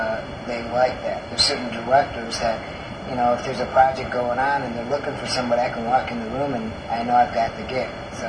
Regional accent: Michigan, United States; also born or lived in California; There are some differences being from the mainland. I was raised in Michigan, and so being from the Midwest, my diet at growing up and then living in California and having that lifestyle is a little different from here

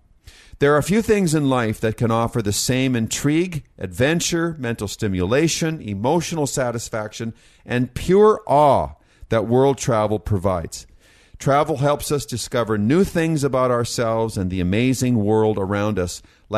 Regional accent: Canada; And I come from Canada.

